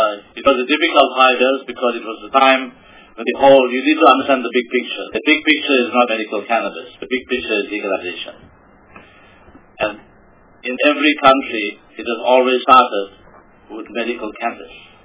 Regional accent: South Africa; as a South African

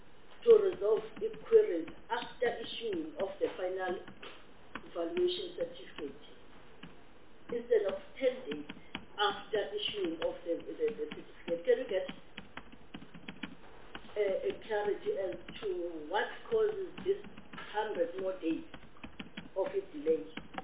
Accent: Eastern Cape, South Africa; I'm from the Eastern Cape. I think I'm talking on behalf of the rural areas in the Eastern Cape

